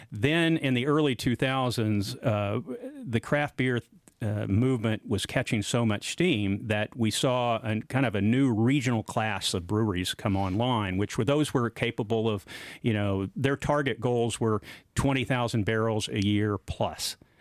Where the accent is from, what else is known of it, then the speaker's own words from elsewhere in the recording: Wisconsin, United States; And if somebody knows I'm from Wisconsin, if they're a beer person, that's the first beer they ask me about.